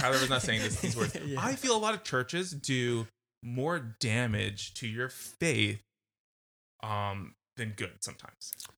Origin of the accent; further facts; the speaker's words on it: Philippines; because I grew up in the Philippines.